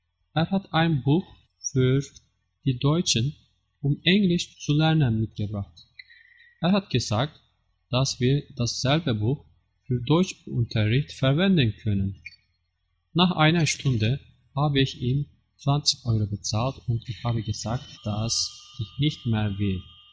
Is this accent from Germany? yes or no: no; Ankara, Turkey; German is a second language; Ich komme aus der Türkei, genau aus Ankara, der Hauptstadt von der Türkei. Ich bin 1975 geboren.